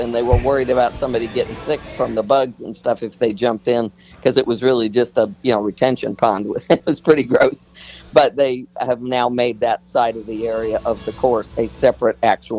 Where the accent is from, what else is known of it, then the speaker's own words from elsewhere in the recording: St. Petersburg, Florida, United States; And of course, growing up in St. Pete, I don't know if you remember this.